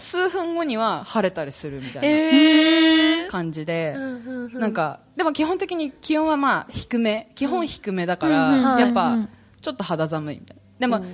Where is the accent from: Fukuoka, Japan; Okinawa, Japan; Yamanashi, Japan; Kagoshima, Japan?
Kagoshima, Japan; いや、言うて私鹿児島の人間だからね。